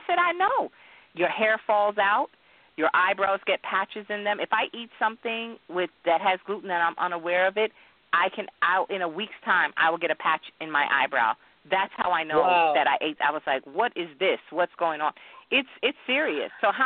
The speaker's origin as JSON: {"language": "English", "country": "Jamaica", "tie": "born there", "said": "And I'm Jamaican by, you know, birth. I was born there."}